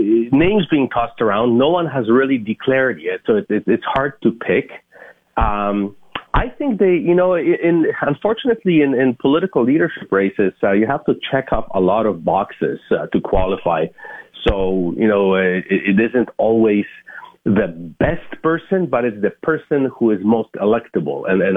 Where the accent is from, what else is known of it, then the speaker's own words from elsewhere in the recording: Alberta, Canada; I am very concerned as a Canadian, not only as an Albertan.